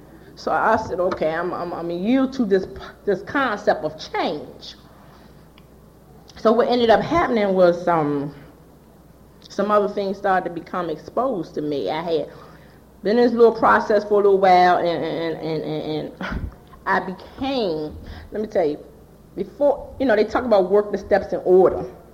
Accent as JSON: {"language": "English", "town": "Washington", "region": "District of Columbia", "country": "United States", "said": "He don't know. I'm from Washington, D.C. He need to know what he working with."}